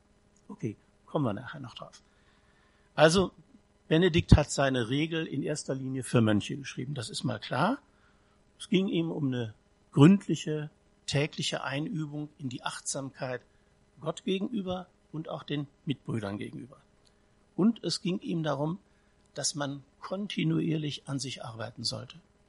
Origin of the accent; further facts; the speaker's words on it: North Rhine-Westphalia, Germany; In meiner Heimat, wo ich herkomme, im Ruhrgebiet, würden sie es ähnlich machen, auf andere Weise.